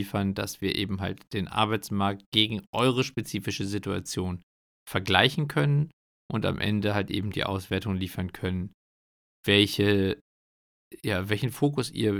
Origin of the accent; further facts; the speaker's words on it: Bocholt, North Rhine-Westphalia, Germany; Ob das eher so ein Münsterland-Ding ist oder so, ich komme ja aus Bocholt.